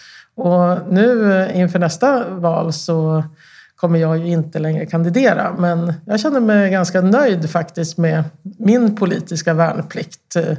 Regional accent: Örnsköldsvik, Västernorrland County, Sweden; now in Uppsala, Sweden; och jag bor i Uppsala. Jag har mina rötter i norra Sverige. Jag är uppvuxen i Örnsköldsvik och vi har en släktgård i norra Västerbotten där vi också har skog.

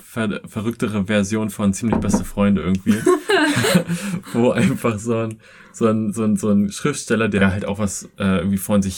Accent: Fürstenwalde, Brandenburg, Germany; now in Berlin, Germany; Also ich bin halt auch nicht von weit weg nach Berlin gezogen, sondern aus Fürstenwalde.

